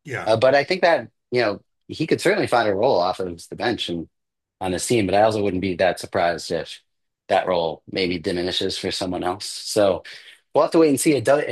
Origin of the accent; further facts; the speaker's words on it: Michigan, United States; So I grew up in Michigan, Southeast Michigan, and my mom went to Eastern Michigan.